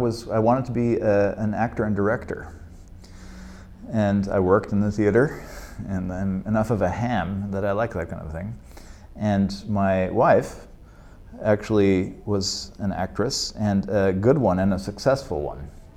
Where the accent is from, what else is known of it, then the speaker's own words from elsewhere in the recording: Munich, Bavaria, Germany; I'm from Munich, Germany, and that's where my family lives.